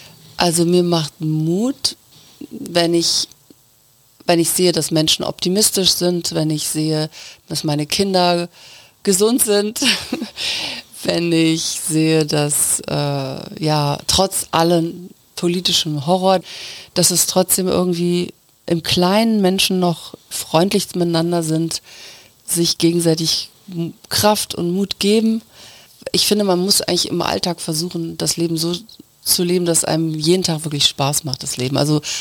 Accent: Aachen, North Rhine-Westphalia, Germany; born there; meine Mutter aus Schlesien. Und dann sind die, haben die sich aber in Aachen kennengelernt und deswegen bin ich in Aachen geboren.

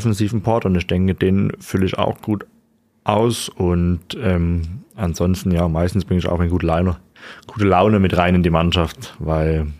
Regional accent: East Germany, Germany; ich bin aus dem Osten.

